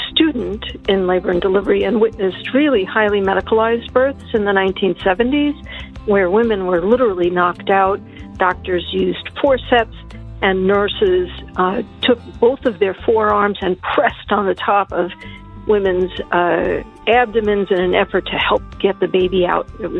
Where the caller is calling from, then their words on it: Pawling, New York, United States; I'm calling from Pawling, New York.